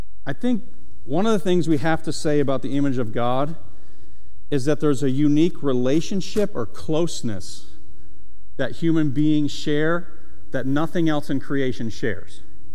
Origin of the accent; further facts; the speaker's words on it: Syracuse, New York, United States; I'm from Syracuse, New York.